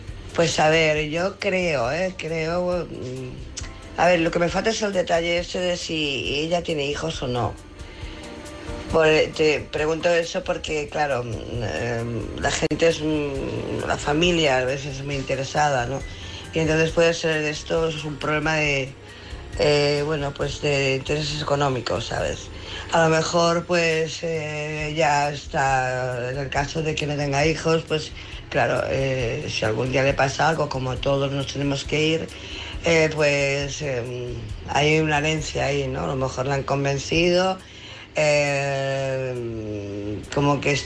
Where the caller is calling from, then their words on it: Barcelona, Catalonia, Spain; de Barcelona.